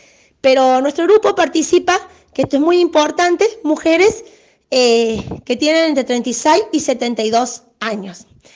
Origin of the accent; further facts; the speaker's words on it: Córdoba, Argentina; yo siempre digo que soy adoptada en mi ciudad porque soy de Córdoba capital. Vine a vivir acá, a la ciudad de Colonia, a través del trabajo de mi marido, que es gendarme